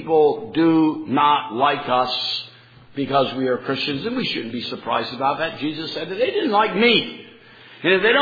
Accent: California, United States; also born or lived in South; I was born in the South, but pretty much raised in California.

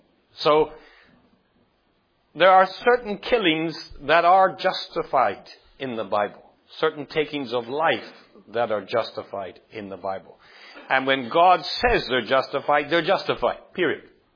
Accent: Northern Ireland, United Kingdom; I grew up in Northern Ireland

